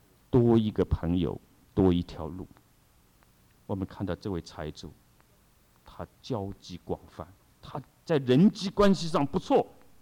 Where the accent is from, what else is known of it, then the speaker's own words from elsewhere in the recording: China; 我们中国人讲，一个人笑的最后，他笑的最真